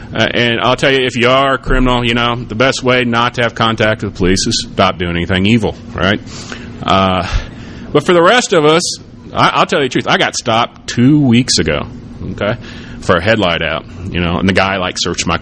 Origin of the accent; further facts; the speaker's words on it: Missouri, United States; I am a lawyer from Missouri.